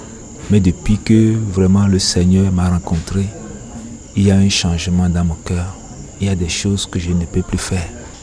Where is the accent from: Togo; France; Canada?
Togo; Je suis un Togolais